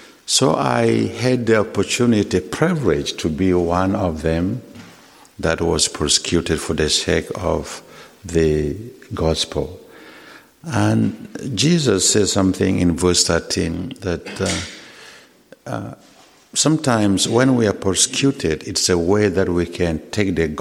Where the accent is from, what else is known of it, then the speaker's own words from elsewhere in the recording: South Sudan; now in United States; I'm from South Sudan. South Sudan is the newest country, 10 years old today.